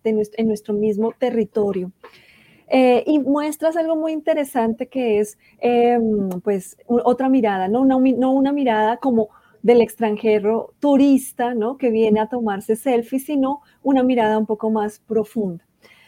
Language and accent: Spanish; Colombia; para nosotros como colombianos ubicados desde acá